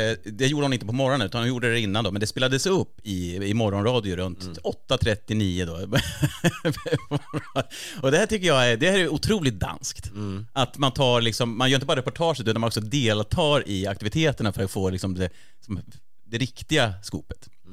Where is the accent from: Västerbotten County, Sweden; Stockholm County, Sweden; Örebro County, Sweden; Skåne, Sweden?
Örebro County, Sweden; Örebro; i alla fall i Örebro där jag är ifrån, där är det ju väldigt mycket regler kring så här.